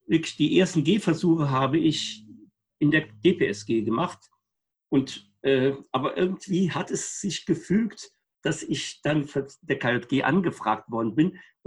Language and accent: German; Koblenz, Rhineland-Palatinate, Germany; ich stamme aus Koblenz, bin 1951 geboren in einem kleinen Bauernbetrieb, einem Familienunternehmen, groß geworden